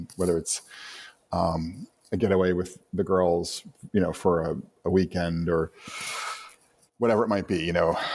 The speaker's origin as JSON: {"language": "English", "region": "Northeast", "country": "United States", "tie": "born or raised there", "said": "I grew up in Northeast, right, and plenty of friends and acquaintances who were Reform, conservative, and secular Jews."}